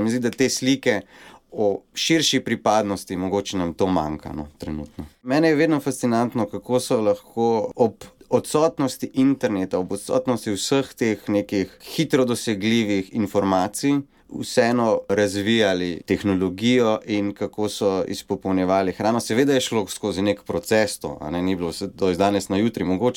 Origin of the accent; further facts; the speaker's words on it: Trbovlje, Central Sava, Slovenia; Ne prihajam prav iz Rečice, ampak iz Trbovelj.